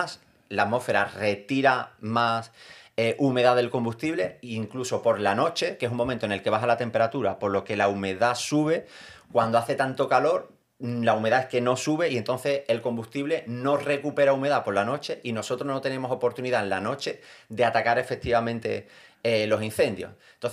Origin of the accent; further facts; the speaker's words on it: Andalusia, Spain; born there; voy yo, que nací en el Valle del Guadalquivir